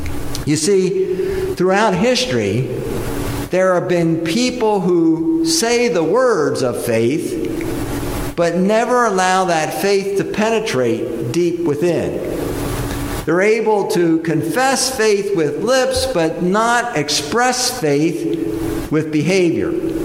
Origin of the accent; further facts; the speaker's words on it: Elizabethtown, Pennsylvania, United States; moved away as an adult; also born or lived in Oak Brook; I grew up in the Mountjoy, Elizabethtown area as a farm boy, went to Elizabethtown area high school, graduated, went to Lock Haven State College back then